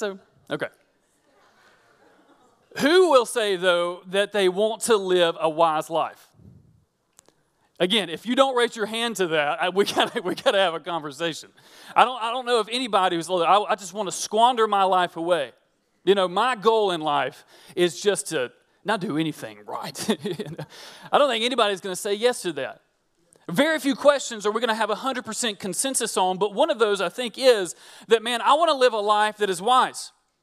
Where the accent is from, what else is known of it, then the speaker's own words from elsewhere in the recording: Alabama, United States; now in New Orleans, United States; So first, there's a great delicacy here in New Orleans now that I've moved here. I'm originally from Northeast Alabama, and it's pronounced a couple of different ways.